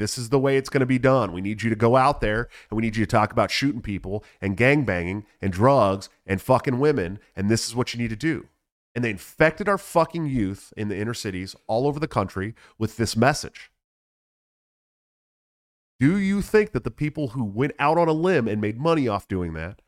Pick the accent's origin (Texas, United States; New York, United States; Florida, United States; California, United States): California, United States; Oakland; I'm from Oakland, California, man.